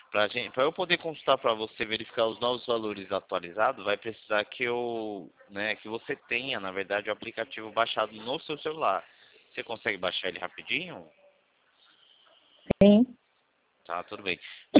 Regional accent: São Carlos, São Paulo, Brazil; Eu sou de São Carlos.

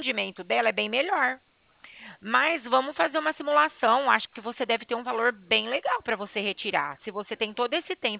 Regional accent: Bebedouro, São Paulo, Brazil; Eu sou de Bebedouro.

